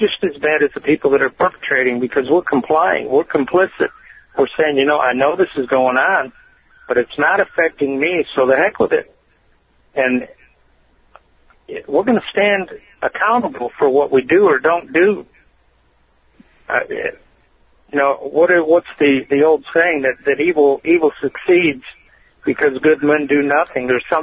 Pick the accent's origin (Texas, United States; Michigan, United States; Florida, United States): Michigan, United States; Detroit; than growing up in Detroit and getting in a fight and never getting a punch in.